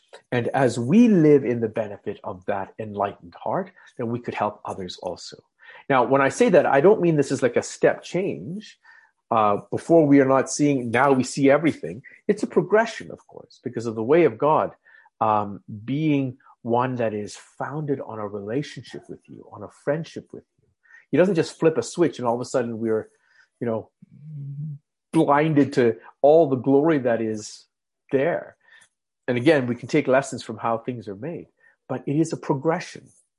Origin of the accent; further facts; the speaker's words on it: Calgary, Alberta, Canada; also born or lived in India; I grew up in Calgary. I have not really lived anywhere else. I think for a year we were living in India, but our home was still here, at least ever since I existed anyway.